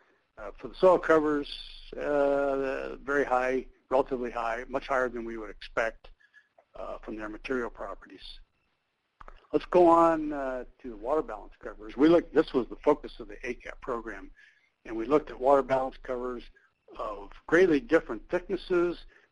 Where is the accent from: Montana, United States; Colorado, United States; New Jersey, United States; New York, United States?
Montana, United States; Polson; let's go look at Polson in Montana, up near Flathead Lake in northwestern Montana, my home state originally.